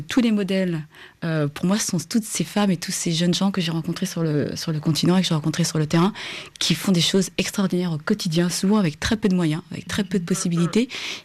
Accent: Fontainebleau, Île-de-France, France; born there; moi, je suis née à Fontainebleau, donc pas très loin de Paris. Mes parents sont d'origine, enfin, de Djibouti et de Somalie.

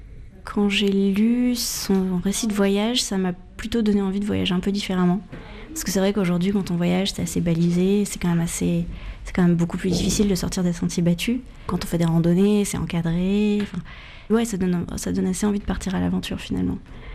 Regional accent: Digne-les-Bains, Provence-Alpes-Côte d'Azur, France; Moi, je suis née à Digne. Je suis une dinoise. Je suis allée au lycée Alexandra Davinel. Après, je suis partie de Digne

